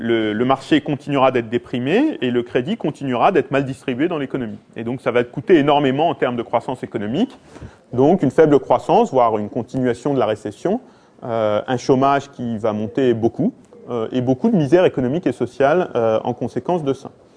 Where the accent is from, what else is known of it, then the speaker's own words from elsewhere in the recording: France; moi je suis français, hein, on a bien connu ça en France